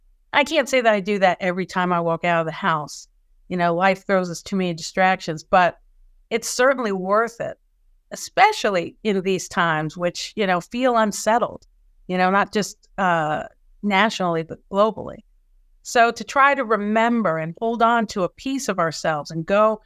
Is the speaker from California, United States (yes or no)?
no; Virginia, United States; also born or lived in Georgia; I mean, I'm from Virginia, but and spent time in Georgia, but like this felt different.